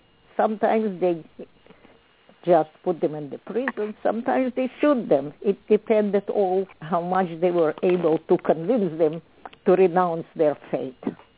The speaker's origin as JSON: {"language": "English", "town": "Sloviansk", "region": "Donetsk Oblast", "country": "Ukraine", "tie": "born or raised there", "said": "Right in my hometown in Slavyansk, which is now right in the middle of the site."}